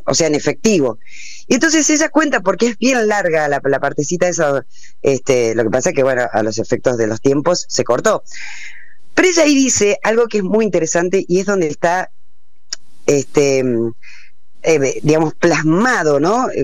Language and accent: Spanish; Jujuy, Argentina; Yo le decía, no, yo soy de Jujuy.